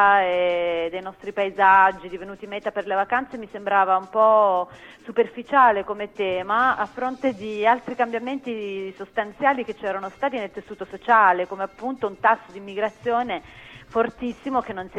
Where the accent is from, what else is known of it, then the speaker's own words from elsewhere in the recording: Apulia, Italy; perché ero tornata in Salento dopo molti anni e mi chiedevo appunto che cosa potessi dire io su questa mia terra dopo un po' di anni di assenza